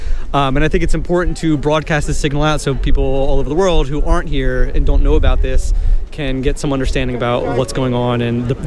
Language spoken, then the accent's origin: English; Philadelphia, Pennsylvania, United States; also born or lived in Boston; I'm from Philadelphia. I used to live in Boston.